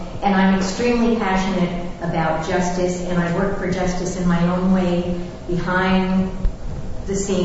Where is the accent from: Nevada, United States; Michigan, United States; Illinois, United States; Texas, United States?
Nevada, United States; Las Vegas; from Las Vegas, and I'm passionate about becoming as